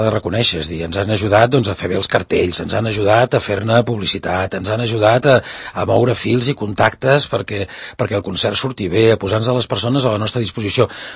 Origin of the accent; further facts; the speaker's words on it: Sant Cugat del Vallès, Catalonia, Spain; Sant Cugat, per què el meu poble